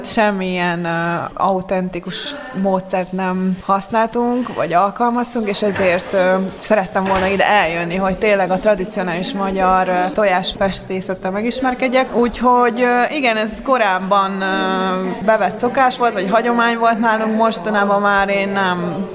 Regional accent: Hungary; akkor volt ez még nálunk Magyarországon hagyomány, ahol felnőttem

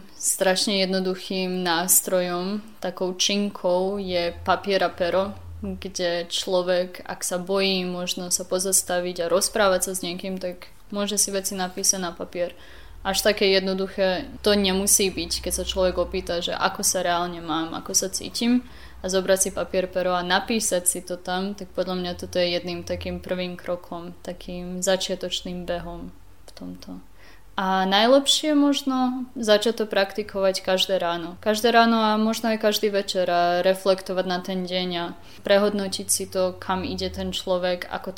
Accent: Bački Petrovec, Vojvodina, Serbia; Aj tým, že som z Petrovca

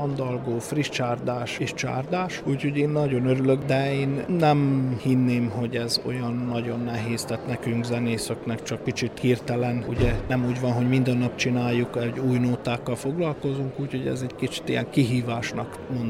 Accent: Hungary; Mint magyar zenésznek ugye a magyar nóta

